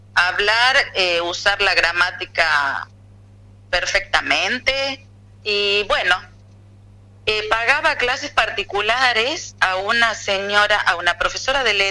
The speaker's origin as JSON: {"language": "Spanish", "town": "Tartagal", "region": "Salta", "country": "Argentina", "said": "Yo llego y, como buena chaqueña tartagalense, entro al baño y me quedo una hora bañándome"}